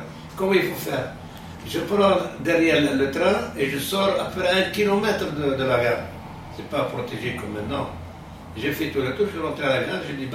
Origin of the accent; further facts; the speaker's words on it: Algeria; je viens d'Algérie